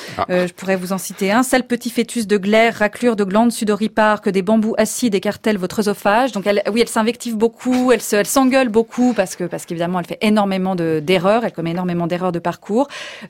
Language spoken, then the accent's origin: French; France; Forcément, je suis française.